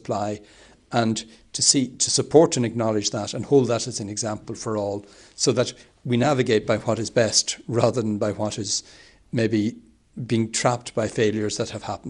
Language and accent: English; Ireland; I come from Ireland, we've been through a process there